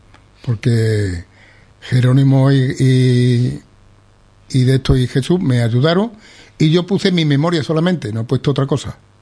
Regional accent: Lebrija, Andalusia, Spain; also born or lived in Córdoba; yo nací en Córdoba porque mi madre traía problemas de embarazo, traía mellizos, yo soy mellizo, y allí tenía una hermana que estaba en un hospital, bueno, pues vente para acá y paré aquí. Me parió mi madre allí, me apuntaron y para la Lebrija.

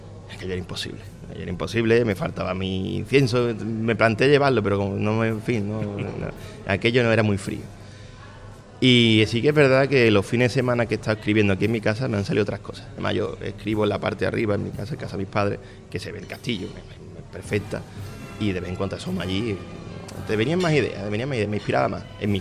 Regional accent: Lebrija, Andalusia, Spain; Lebrija es mi tierra, y que te va a decir un lebrijano de su tierra.

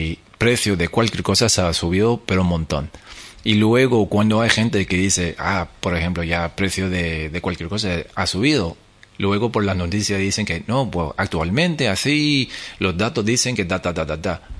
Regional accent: United States; pues soy estadounidense, yo puedo pasar a Estados Unidos

